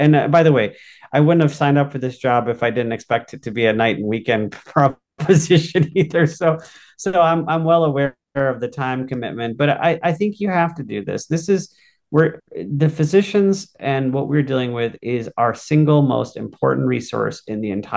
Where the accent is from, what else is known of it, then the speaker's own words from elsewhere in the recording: New England, United States; I grew up in New England. This is my home.